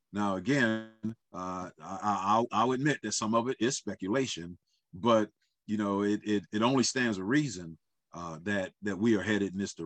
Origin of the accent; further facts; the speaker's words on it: United States; Before I'm American and before I'm Black, you know, I'm a child of God, right?